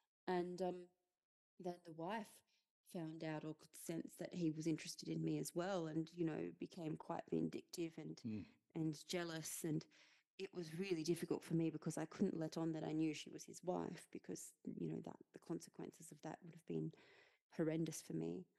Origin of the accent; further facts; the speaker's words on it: Australia; born there; I'm an Australian British dual national, but I was born in Australia and I live